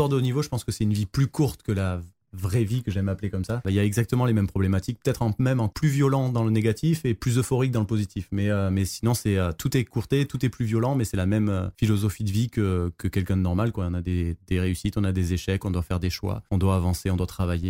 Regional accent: Marseille, Provence-Alpes-Côte d'Azur, France; Alors moi je suis de Marseille

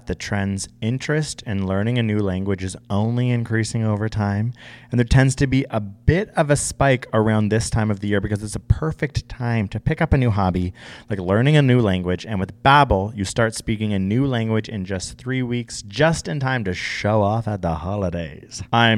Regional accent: Canada; we're Canadian.

